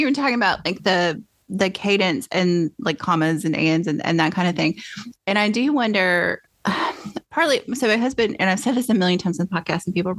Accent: United States; I mean, I grew up in the States.

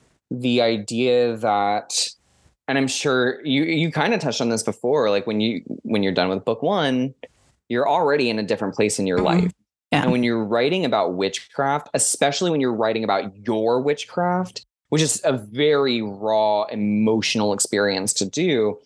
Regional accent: Florida, United States; like all of my family's from there on my father's side, except for me, because I was raised in Florida.

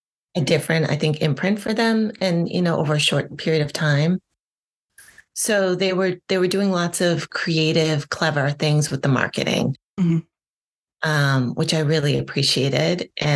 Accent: Salem, Massachusetts, United States; coming from Salem, Massachusetts, where, by the way, growing up in Salem, Massachusetts, it was just no big deal.

